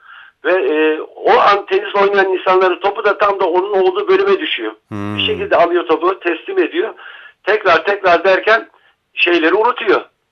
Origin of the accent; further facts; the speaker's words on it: Karşıyaka, İzmir, Turkey; Yani ben hem Karşıyakalıyım hem doğma büyüme Karşıyakalıyım.